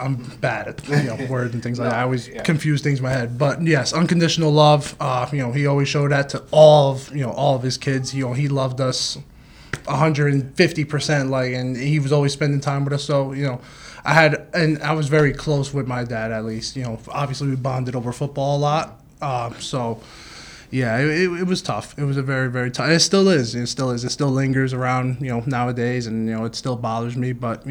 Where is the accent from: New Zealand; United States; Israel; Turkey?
United States; Union City, New Jersey; also born or lived in Englewood; All Cuban, you know, I'm 100% Cuban. And yeah, born and raised in Union City, or I was born in Englewood, raised in Union City.